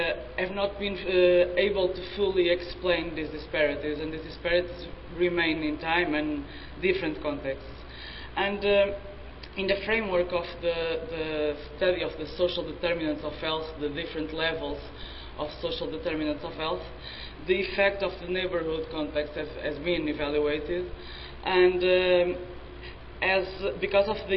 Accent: Porto, Porto District, Portugal; I'm the one from outside here. I'm from Portugal, from Porto, in the north of Portugal

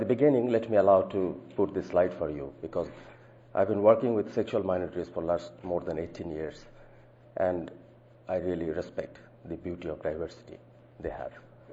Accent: Bangladesh; As you see that, you know, I'm from Bangladesh. It's a lovely country with a lot of story of success and as well as failure.

